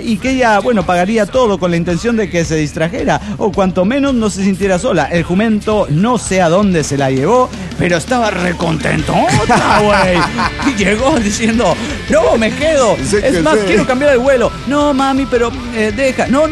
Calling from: Tarija, Bolivia; de Tarija, Bolivia.

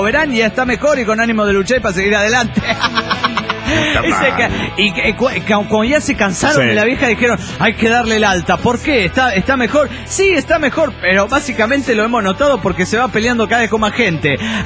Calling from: Bogotá, Colombia; de Bogotá, Colombia, desde Colombia, la primera vez en esta emisora

